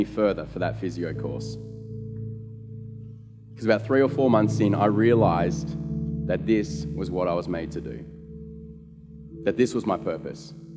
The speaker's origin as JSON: {"language": "English", "region": "Victoria", "country": "Australia", "said": "because I'm originally from Victoria"}